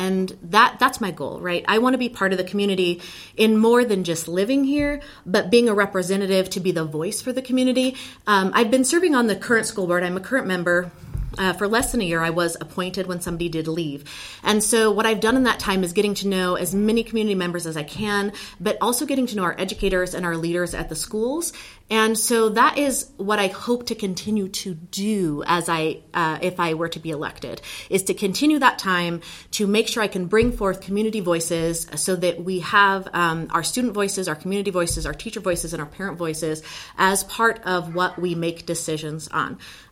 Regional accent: Butte, Montana, United States; I have been in the Gallatin Valley for going on 13, but I am a born and raised Montanan. I'm from Butte. And as you probably know, you know, Butte is Butte America. We are Montana proud and very Butte proud.

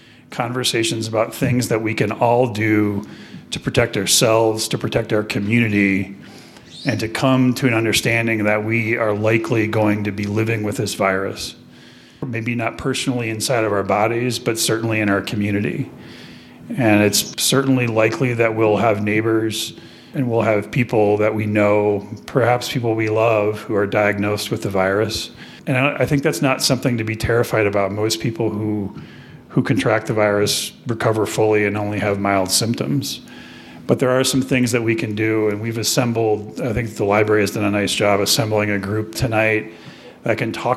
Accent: Milwaukee, Wisconsin, United States; Dr. Blake previously earned a PhD in neuropharmacology from Marquette University in Milwaukee, my hometown, before entering medical school.

